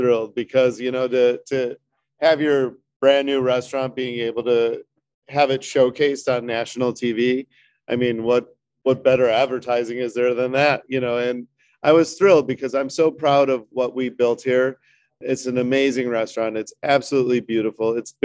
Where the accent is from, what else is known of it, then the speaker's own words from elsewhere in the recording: Chicago, Illinois, United States; now in Milwaukee, United States; I am a chef here in Milwaukee for over 20 years. I am originally from Chicago, but came here to be the chef at Lake Park Bistro in 2000.